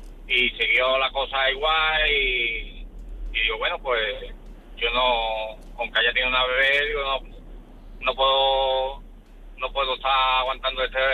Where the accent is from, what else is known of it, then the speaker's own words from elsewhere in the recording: Seville, Andalusia, Spain; yo soy de Sevilla y entonces yo trabajaba allí en el pueblo.